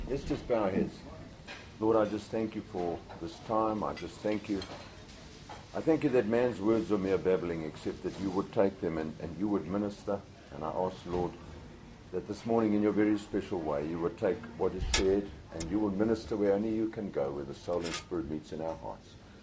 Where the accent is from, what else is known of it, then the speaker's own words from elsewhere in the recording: South Africa; born there; So I was born in South Africa, born a Christian, and I probably regarded myself as a better Christian than most because I was born a Presbyterian.